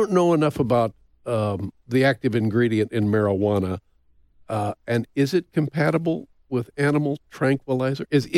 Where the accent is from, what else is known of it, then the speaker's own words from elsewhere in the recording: Indiana, United States; And so I'm the dope from Indiana, and I take another hit